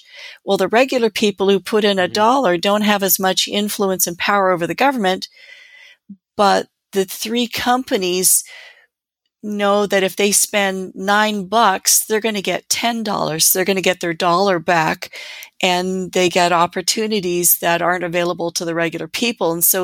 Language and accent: English; Canada; I come from Canada and we have voter ID.